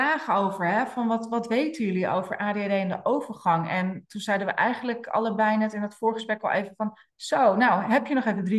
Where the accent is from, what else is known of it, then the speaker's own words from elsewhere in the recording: Amsterdam, North Holland, Netherlands; we komen uit Amsterdam